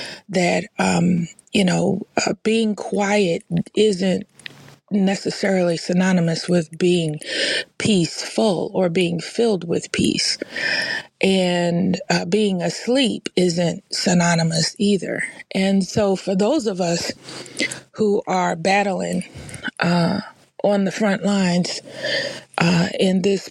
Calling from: Boston, Massachusetts, United States; I am tapping in from Boston, Massachusetts.

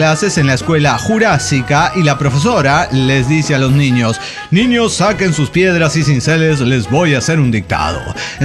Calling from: Tarija, Bolivia; de Tarija, Bolivia.

